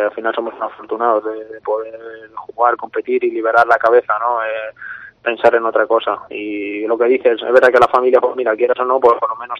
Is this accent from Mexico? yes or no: no; Castillo de Bayuela, Castilla-La Mancha, Spain; soy de Toledo, de Talavera de Reina, un pueblo de Castillo-Bayuela, al lado de Talavera de Reina